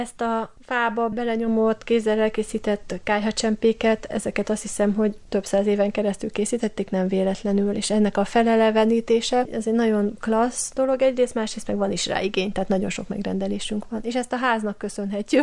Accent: Budapest, Hungary; hát én is ugye Budapestről ide jöttem, tehát hogy nagyon világos házban nőttem, vagy lakásban nőttem fel

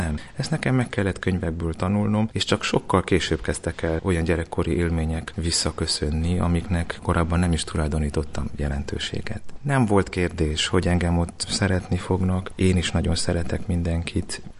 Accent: Transylvania, Romania; now in Hungary; 1999-ben harmadéves muzikológus diák voltam Kolozsváron

